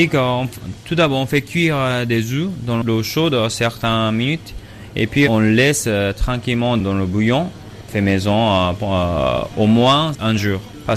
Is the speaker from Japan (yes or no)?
yes; Osaka, Japan; French is a second language; Moi, je viens d'Osaka, par hasard.